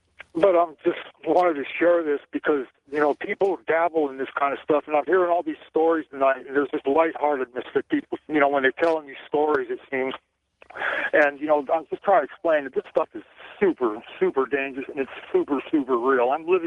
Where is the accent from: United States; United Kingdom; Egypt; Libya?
Libya; Tripoli, Tripoli District; I was raised in North Africa, Tripoli, Libya, and my family goes back a long time